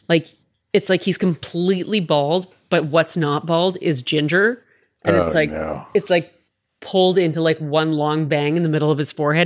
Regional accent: Canada; I'm Canadian.

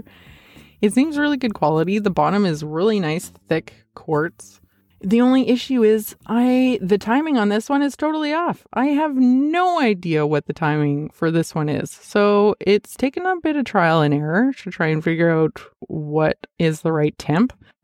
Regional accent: Edmonton, Alberta, Canada; my hometown of Edmonton

